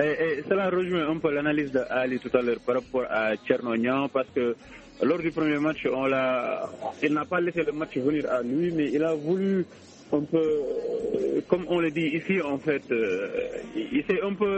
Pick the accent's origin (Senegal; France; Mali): Senegal; moi, comme je vous l'ai dit tantôt, je suis sénégalais